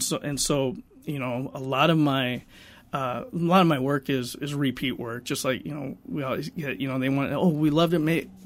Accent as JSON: {"language": "English", "region": "South Dakota", "country": "United States", "tie": "born or raised there", "said": "I grew up in South Dakota. I never really knew my grandparents, my cousins, my uncles and aunts."}